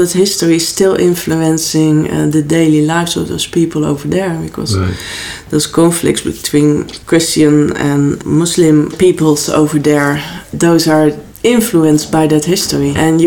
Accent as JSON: {"language": "English", "region": "Zeeland", "country": "Netherlands", "said": "I'm from the Netherlands, southwest of Netherlands. Zeeland, the land close to the sea."}